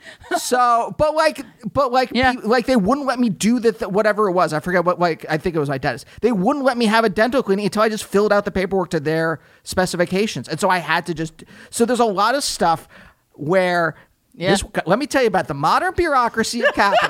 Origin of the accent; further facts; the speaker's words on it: Pennsylvania, United States; I know I saw it growing up in Pennsylvania.